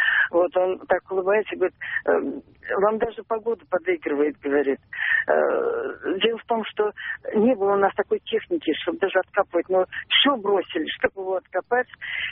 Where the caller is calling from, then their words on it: Saratov, Saratov Oblast, Russia; Алло, я звоню из Саратова.